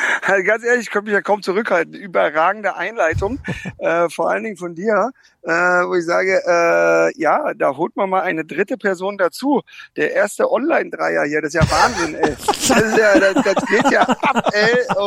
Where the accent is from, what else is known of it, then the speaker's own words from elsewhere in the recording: Karlsruhe, Baden-Württemberg, Germany; ich bin gerade in Karlsruhe in meiner alten Heimat